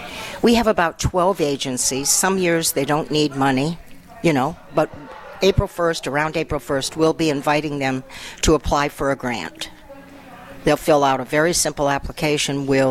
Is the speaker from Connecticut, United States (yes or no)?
yes; Simsbury, Connecticut, United States; now in Granby, United States; because I came from Simsbury and we had public kindergarten